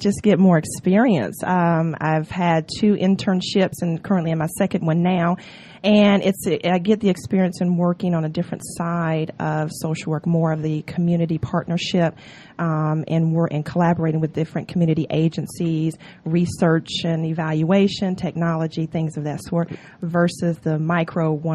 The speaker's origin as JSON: {"language": "English", "town": "Atlanta", "region": "Georgia", "country": "United States", "tie": "born or raised there", "said": "Well, I'm originally from Atlanta, born and raised here, so I haven't moved, so I'm been living here in Lithonia now, but I'm originally from Atlanta."}